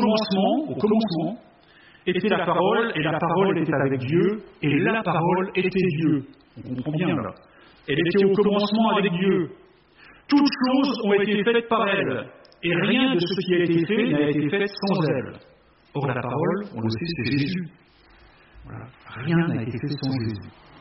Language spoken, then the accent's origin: French; Nancy, Grand Est, France; Et moi, je viens de Nancy.